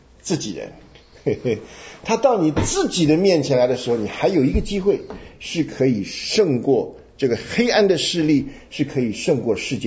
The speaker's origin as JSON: {"language": "Chinese", "country": "China", "said": "我们中国人出来，你没有理由的不信"}